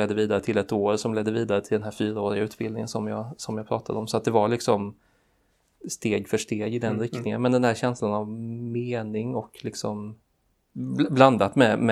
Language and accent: Swedish; Hillerstorp, Jönköping County, Sweden; now in Örebro, Sweden; en 31-årig person som är född och uppvuxen i Småland, i en liten plats som heter Hillerstorp, eller strax utanför Hillerstorp till och med. Där jag är, som sagt, uppvuxen och bodde tills jag var 20-någonting lågt. Och via lite olika vägar så hamnar jag här i Örebro